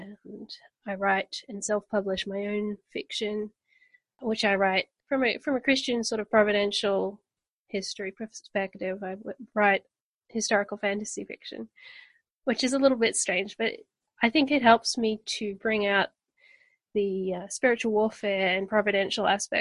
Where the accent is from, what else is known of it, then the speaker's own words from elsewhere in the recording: Australia; Sure. I'm from Australia.